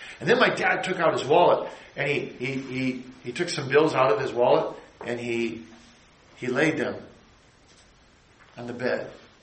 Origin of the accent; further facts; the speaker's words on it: Michigan, United States; We're from Michigan. You get 100 inches of snow every winter.